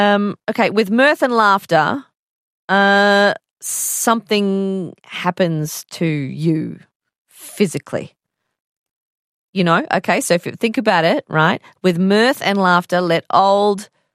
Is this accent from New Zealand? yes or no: yes; New Zealand; I grew up in New Zealand. We didn't have much TV of our own